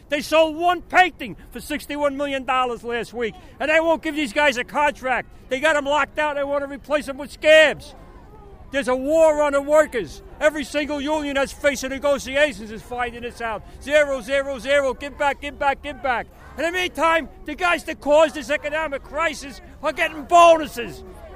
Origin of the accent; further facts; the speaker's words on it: Staten Island, New York, United States; I'm from Staten Island, New York.